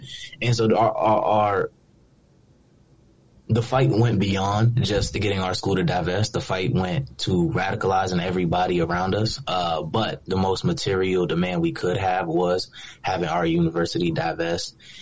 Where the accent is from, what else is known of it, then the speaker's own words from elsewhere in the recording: Maryland, United States; I'm from Montgomery County. I went to Blake High School. So very predominantly black high school.